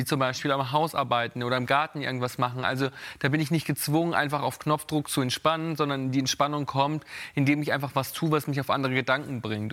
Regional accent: Italy; now in Spain; Also ich bin ja Italiener

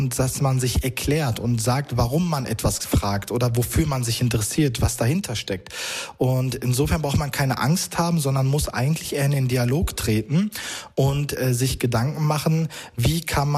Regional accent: Germany; Und daraufhin habe ich gesagt, ich bin Deutscher.

